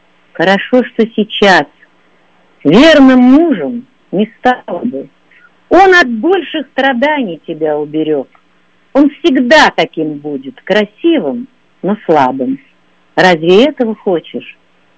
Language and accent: Russian; Volgograd, Volgograd Oblast, Russia; Потому что я девушка с Волги, из города Волгограда. Я ела с детства икру, трехлитровые банки ложкой.